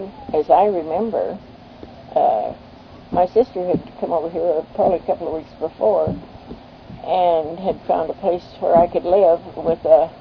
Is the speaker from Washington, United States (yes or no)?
no; Better Creek, Oregon, United States; born there; I was born on Better Creek, which is between Echo and Heppner, on September the 30th, 1919.